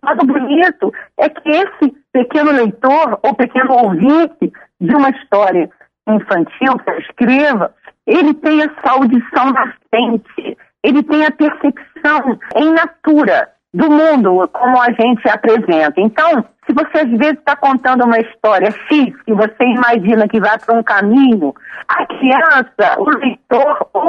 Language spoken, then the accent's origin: Portuguese; Niterói, Rio de Janeiro, Brazil; Eu sou daqui do Rio, Niterói.